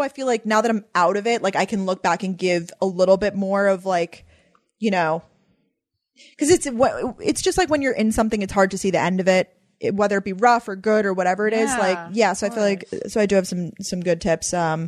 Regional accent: Long Island, New York, United States; But we're both from out of state. Danielle's from Tampa, Florida. I'm from Long Island, New York.

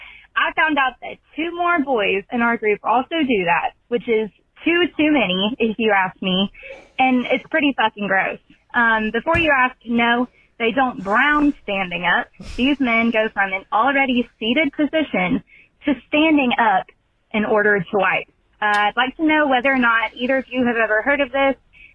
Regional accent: Alabama, United States; I'm from Alabama

